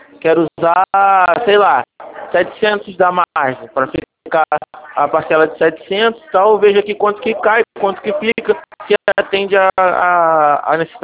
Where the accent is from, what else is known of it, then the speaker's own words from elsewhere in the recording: Rio de Janeiro, Brazil; Não, eu também sou daqui do Rio.